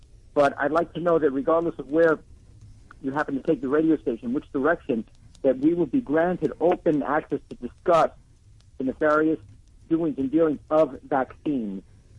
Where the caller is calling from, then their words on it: Manhattan, New York, United States; I'm calling from Manhattan.